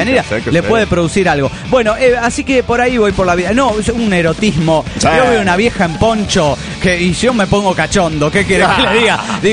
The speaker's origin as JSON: {"language": "Spanish", "country": "Panama", "said": "de Panamá."}